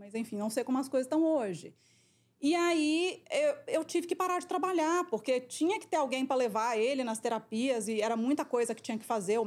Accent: Minas Gerais, Brazil; moved away as an adult; now in São Paulo, Brazil; Eu vim para São Paulo para trabalhar em multinacional. Eu sou mineira, ainda tenho um tiquinho de sotaque, né?

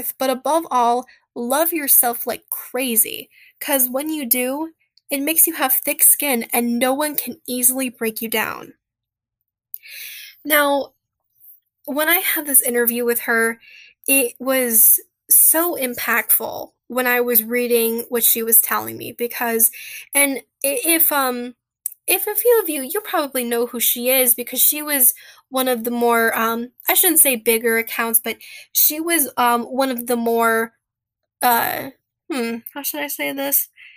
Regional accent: Nigeria; I am Nigerian.

